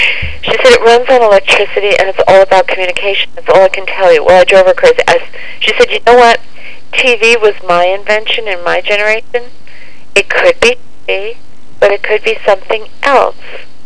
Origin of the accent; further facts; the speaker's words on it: New York, United States; and I love that because I come from New York, and I feel comfortable with that.